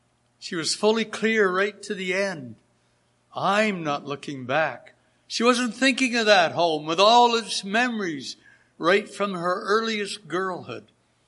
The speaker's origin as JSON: {"language": "English", "town": "Hamilton", "region": "Ontario", "country": "Canada", "tie": "born or raised there", "said": "we used to have a Bible conference in the assembly where I grew up in Hamilton, Ontario."}